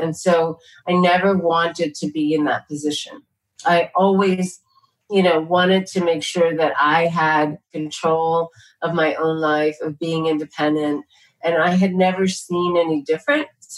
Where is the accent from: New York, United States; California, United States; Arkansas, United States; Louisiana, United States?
New York, United States; New York City; I guess I had the benefit of growing up in New York City and seeing so many different kinds of faces speaking different languages